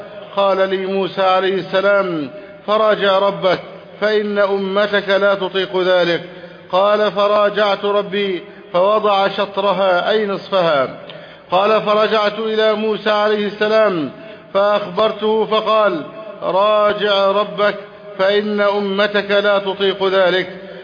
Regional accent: Egypt; اللهم احفظ بلدنا مصر أمنا أمانا

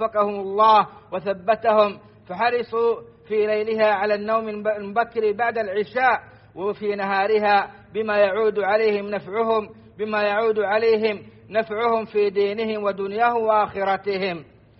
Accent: Saudi Arabia; اللهم أدم على بلادنا السعودية نعمة الأمن والإيمان

